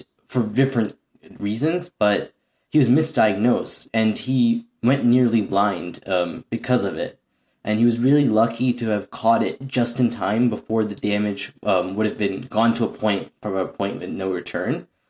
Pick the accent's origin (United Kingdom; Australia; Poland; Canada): Canada; Waterloo, Ontario; I'm a grade 9 student. I'm going into grade 10 this September. I'm from Waterloo, Ontario.